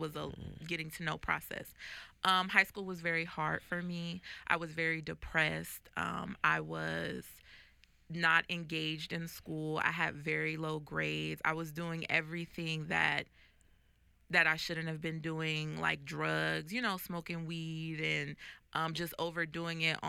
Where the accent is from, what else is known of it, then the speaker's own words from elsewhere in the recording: Compton, California, United States; also born or lived in East Orange, New Jersey; Okay, so I was raised in East Orange, New Jersey until I was about 10 years old. And then I moved to Compton, California, and I was raised by my grandparents.